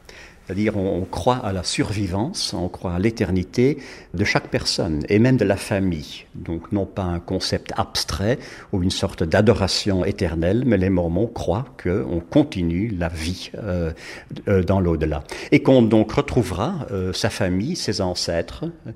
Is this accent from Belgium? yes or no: yes; Antwerp, Flanders, Belgium; French is a second language; nous habitons ici en Utah quelques mois par an. Notre fille habite ici. Et puis pour le reste, nous vivons en Belgique. Nous sommes anversois, donc flamands. Français n'est pas ma langue maternelle